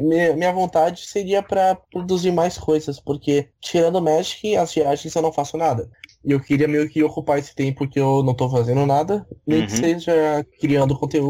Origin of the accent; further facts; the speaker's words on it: Santo André, São Paulo, Brazil; eu tenho 24 anos, logo menos 25, eu faço aniversário bem perto do GP. Eu sou de Santo André, São Paulo